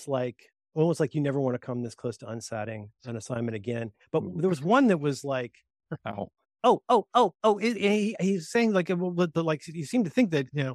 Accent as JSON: {"language": "English", "town": "New Port Richey", "region": "Florida", "country": "United States", "tie": "born or raised there", "said": "Guys, I grew up in Newport Richey, and the books available at our public library were like How to Make Vests Out of Pop Tops from Coke Cans and 700 copies of Leon Uris's Exodus."}